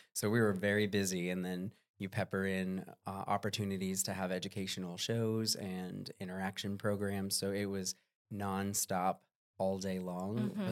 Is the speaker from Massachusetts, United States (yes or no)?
yes; Massachusetts, United States; now in Florida, United States; Well, I grew up in Massachusetts and I love the ocean.